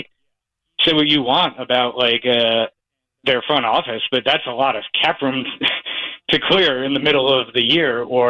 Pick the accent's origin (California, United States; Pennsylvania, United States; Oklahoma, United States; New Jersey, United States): New Jersey, United States; because, you know, I grew up in New Jersey. Like, my dad's a Giants fan.